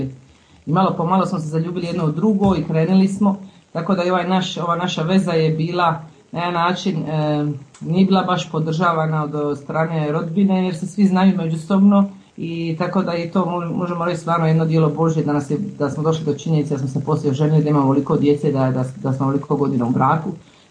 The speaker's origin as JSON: {"language": "Croatian", "town": "Split", "region": "Split-Dalmatia County", "country": "Croatia", "tie": "born or raised there", "said": "ja potječem iz jedne obitelji koja je iz jednog sela kraj Imotskoga, ali sam odrasla praktički u Splitu i cijela obitelj, znači majka, otac je bio u Njemačkoj, majka se brinula za nas i živjeli smo u Splitu."}